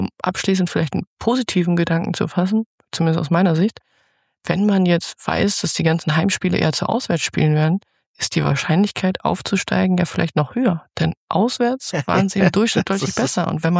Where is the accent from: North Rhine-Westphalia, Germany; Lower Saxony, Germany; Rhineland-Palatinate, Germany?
Lower Saxony, Germany; das tut mir auch zusätzlich als Niedersächsin weh, es gibt keinen niedersächsischen Erstligisten mehr bei den Männern